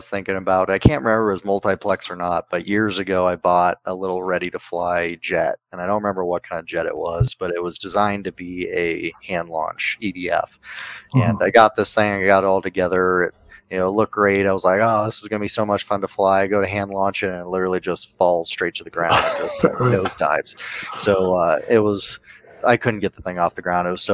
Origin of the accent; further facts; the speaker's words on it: Colorado, United States; growing up in Colorado, learning to fly airplanes in Colorado, everything flies different up here.